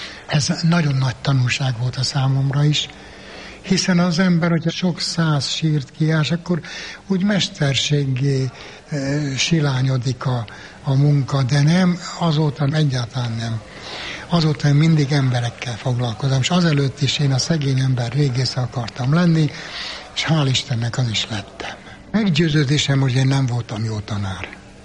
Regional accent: Székely Land, Romania; Én székely vagyok, a legkeletibb magyar törzs egyik törzsökös tabja, amióta apám, anyám visszaemlékszik, és magam is, mind ott dőttünk fel, és odavalók vagyunk.

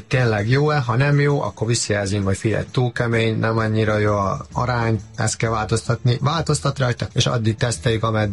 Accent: Hungary; born there; moved away; also born or lived in Italy; Nem ott nőttem fel, én Magyarországon születtem, és sport miatt oda költöztem. Én 16 évet voltam külföldön, ebből 6-ot Olaszországban, emellett Angliában, Írországban, Hollandiában, Albániában, ezekben az országokban voltam.

